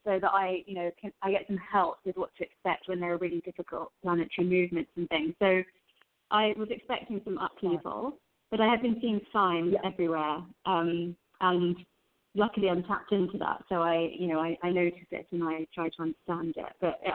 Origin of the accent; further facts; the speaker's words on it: London, United Kingdom; not really to do with the way that I wanted to live my life as a teenager growing up in London. You know, I thought it was an Indian thing or a Hindu thing